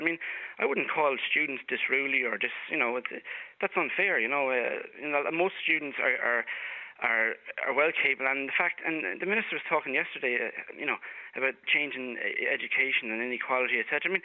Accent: Waterford, Munster, Ireland; I'm from Waterford. I'm teaching PE in Lucan.

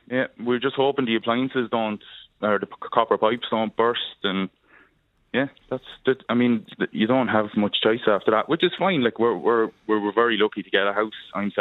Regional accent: Kildare, Leinster, Ireland; I'm originally from Kildare town.

